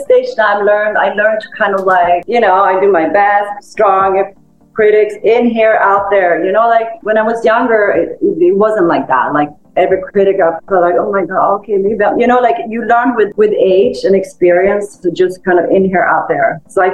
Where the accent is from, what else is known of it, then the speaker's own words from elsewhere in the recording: Sweden; because it's my home country and it's like so big in Sweden.